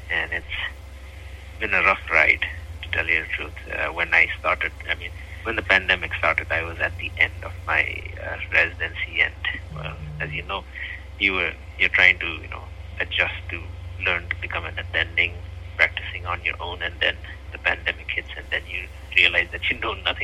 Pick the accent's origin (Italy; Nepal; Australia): Nepal; English is a second language; moved away as an adult; now in United States; So, I am originally from Nepal. I did most of my schooling in Nepal, including my medical school. I came here to the United States around 2016-17 when I started my residency